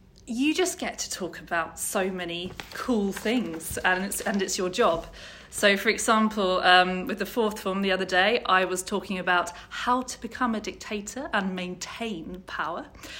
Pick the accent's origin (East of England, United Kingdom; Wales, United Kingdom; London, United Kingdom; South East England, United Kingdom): South East England, United Kingdom; born there; also born or lived in Scotland; I was born in Kent. And I went to university in Scotland, which was as far away as I could get.